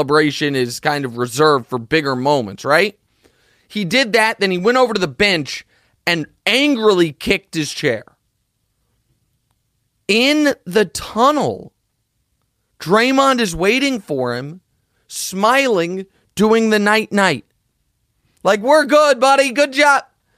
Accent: Kansas City, United States; I want to retire in my hometown of Kansas City and live on the ocean.

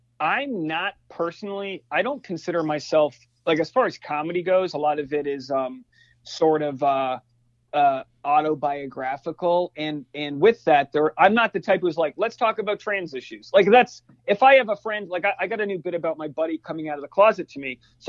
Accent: New England, United States; like how we grew up, like growing up in New England

